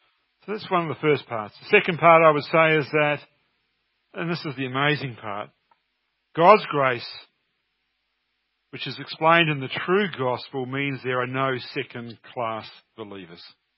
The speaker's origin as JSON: {"language": "English", "country": "New Zealand", "said": "You can have fellowship with me, a New Zealander."}